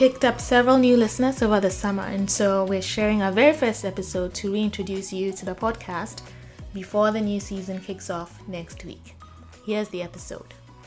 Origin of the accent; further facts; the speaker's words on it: Accra, Greater Accra, Ghana; I was born and raised in Accra, Ghana. Yes, that's the country that has the best jollof. And I'm the eldest of my parents' 3 kids. … is from the Ewe tribe of Ghana